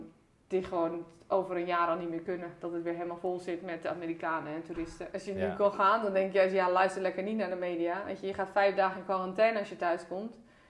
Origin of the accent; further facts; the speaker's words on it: Netherlands; Want als Nederlander zijn we toch heel erg gefocust op zelf reizen boeken.